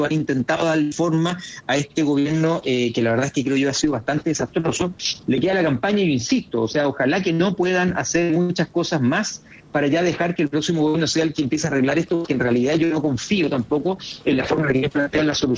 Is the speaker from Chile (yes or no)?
yes; Araucanía, Chile; Tengo que soy de la Araucanía